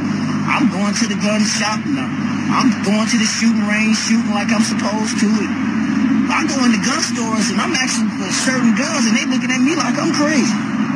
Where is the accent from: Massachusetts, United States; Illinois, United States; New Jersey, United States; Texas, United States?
Illinois, United States; Chicago; I'm from Chicago. Born and raised there. I ran those streets of Chicago and changed my life.